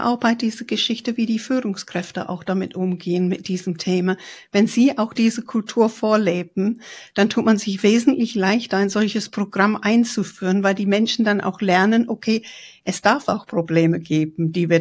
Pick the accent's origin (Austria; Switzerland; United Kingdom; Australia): United Kingdom; England; Also ich glaube, das ist auch, ich als Engländerin tue mir schwer dann auch